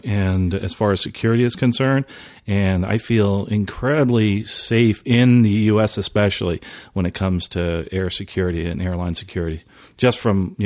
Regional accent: Philadelphia, Pennsylvania, United States; born there; Yes. I was born in Philadelphia.

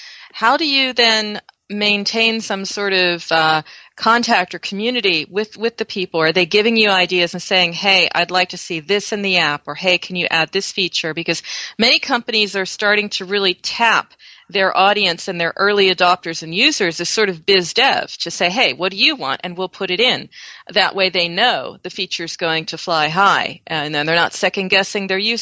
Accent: United States; now in Europe; I mean, I come from the States.

